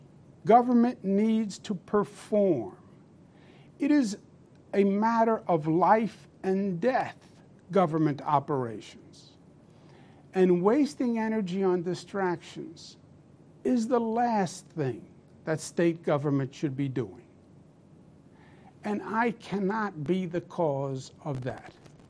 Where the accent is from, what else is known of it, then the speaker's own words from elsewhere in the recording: New York, United States; I am a New Yorker, born and bred.